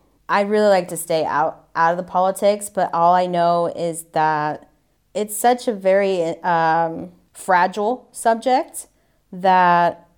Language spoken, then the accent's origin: English; United States; But I'm also an American. And that's our national championship.